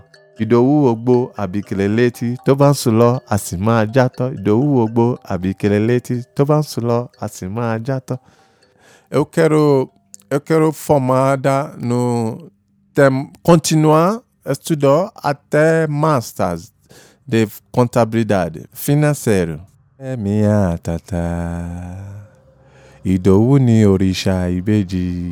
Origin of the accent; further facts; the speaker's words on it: Lagos, Nigeria; Portuguese is a second language; Minha idade é 43. Eu nasci no Lagos, cresci no Lagos, na Nigéria.